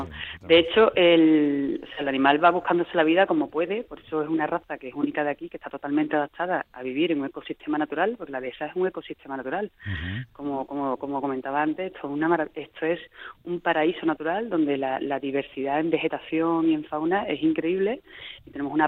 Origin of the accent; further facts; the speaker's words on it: Seville, Andalusia, Spain; moved away as an adult; yo soy sevillana, vine un fin de semana hace 17 años y aquí me quedé.